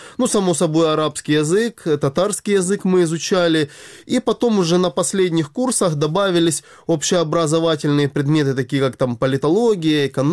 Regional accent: Ukraine; moved away as an adult; now in Russia; я иностранец, то есть я из Украины. У меня образование не российское, а украинское.

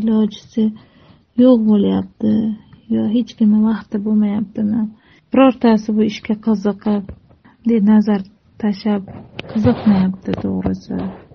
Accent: Osh, Osh Region, Kyrgyzstan; moved away as an adult; now in Uzbekistan; Men asli Qirg'izistondanman. O'shda katta bo'lganmiz. O'zbekistonga kelin bo'lib tushganman men.

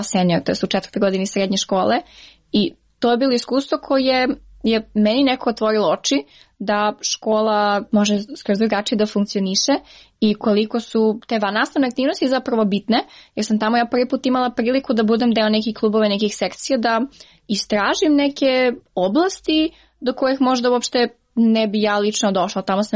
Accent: Niš, Southern and Eastern Serbia, Serbia

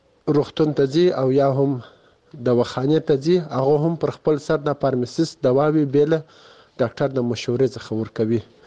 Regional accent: Kandahar, Afghanistan; د کندهار ولایت د سور لسمینه

